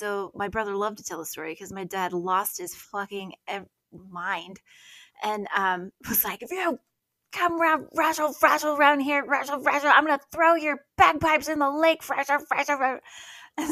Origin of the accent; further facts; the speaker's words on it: Idaho, United States; I grew up in Idaho, and for some fucking reason, there's like a lot of Scottish people. I don't know why.